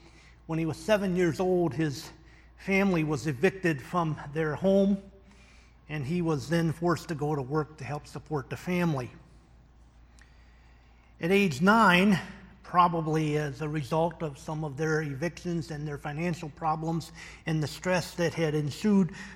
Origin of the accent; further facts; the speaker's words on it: the South, United States; born there; which is somewhat ironic since I'm a Southerner by birth. And even as a child growing up in the 70s, Robert E. Lee was still very prominent in some parts of the South.